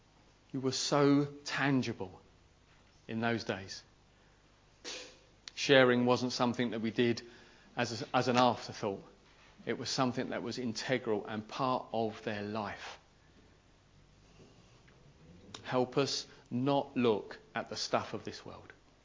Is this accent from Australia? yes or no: no; United Kingdom; We're very British, most of us, not all.